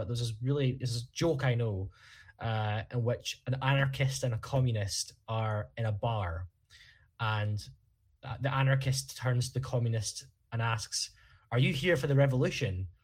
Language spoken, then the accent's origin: English; Dundee, Scotland, United Kingdom; I met, growing up in Dundee, Joe Fitzpatrick, the SNP MSP